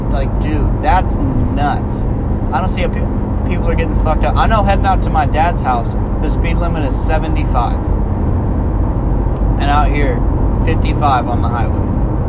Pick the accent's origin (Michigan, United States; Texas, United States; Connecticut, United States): Texas, United States; I prepared so hard for the winter being up living in the Northwest because I don't live here, and I came from Texas